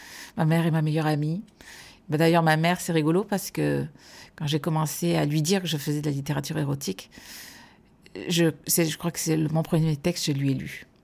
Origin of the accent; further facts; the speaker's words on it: south of France, France; Je viens du sud de la France, donc de la Méditerranée.